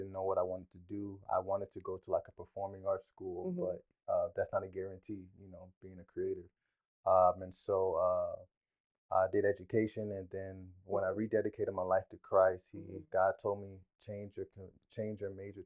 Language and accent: English; Georgia, United States; So, I was born here. I grew up in Gwinnett County.